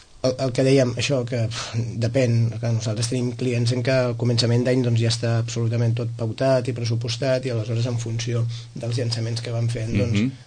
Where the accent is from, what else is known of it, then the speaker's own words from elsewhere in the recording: Sitges, Catalonia, Spain; si estem treballem a Sitges perquè som de Sitges i per la comoditat de poder anar a dinar a casa i poder anar de 5 minuts de casa a la feina